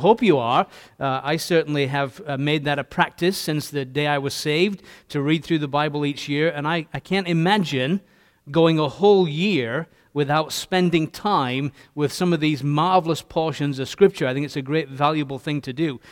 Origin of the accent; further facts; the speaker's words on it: Leeds, Yorkshire and the Humber, United Kingdom; And we were involved in a little gospel hall in Leeds, my hometown.